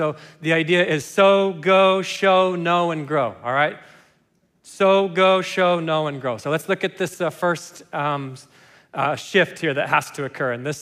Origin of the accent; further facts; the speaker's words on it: Kenya; English is a second language; people found out that I grew up in Kenya and I spoke Swahili